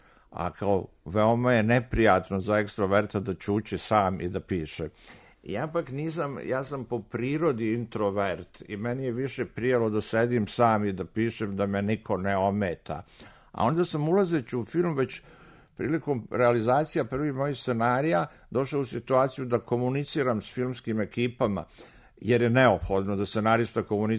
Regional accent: Bosnia & Herzegovina; Znači, 6 dana juna tiče se Bosne, odakle sam ja došao.

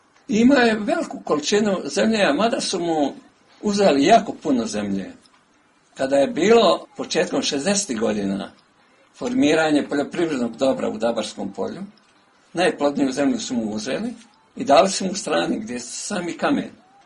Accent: Berkovići, Republika Srpska, Bosnia & Herzegovina

